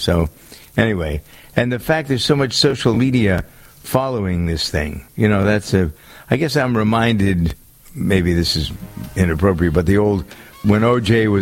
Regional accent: Framingham, Massachusetts, United States; Their headquarters are located a couple of towns away from my hometown of Framingham.

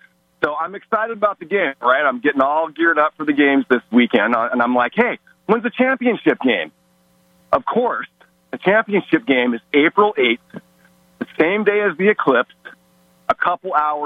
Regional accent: North Carolina, United States; as you know, my hometown team, the NC State Wolfpack, is probably the best Cinderella story we've had in a while in the tournament.

